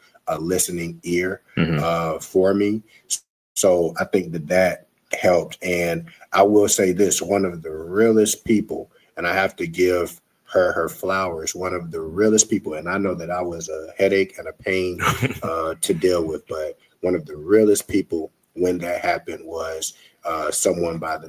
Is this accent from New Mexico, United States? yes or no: no; Jacksonville, Florida, United States; I come from Jacksonville, Florida, man, the North Side.